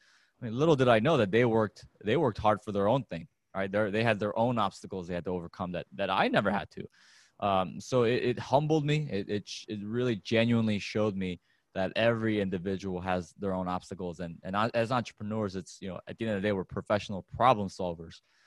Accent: Chicago, Illinois, United States; I grew up in America, you know, and I'm sure you have a lot of listeners around the world, right, internationally. There's a huge problem in my hometown of Chicago, in the south side of Chicago

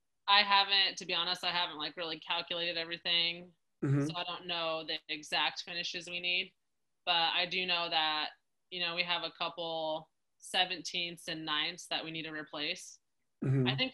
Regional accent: Colorado, United States; So I grew up in Colorado, definitely a mountain girl.

